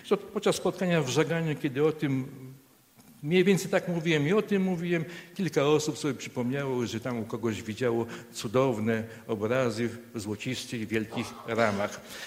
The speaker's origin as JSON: {"language": "Polish", "region": "Lubusz Voivodeship", "country": "Poland", "tie": "born there", "said": "Ja się urodziłem tu na tej ziemi"}